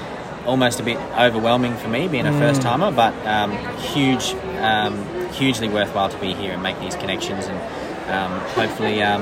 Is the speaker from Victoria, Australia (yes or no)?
no; Queensland, Australia; my mob's Karareg mob up in the Torres Straits there. Born and raised on Kabi Kabi country, or Gubbi Gubbi country, down here on the Sunshine Coast.